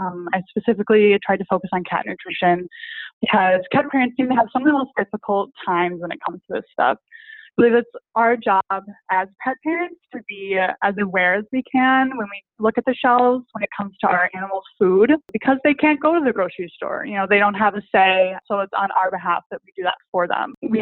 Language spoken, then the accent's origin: English; Milwaukee, Wisconsin, United States; I worked at a small natural pet food store in my hometown. I live in Milwaukee, Wisconsin. Go Packers.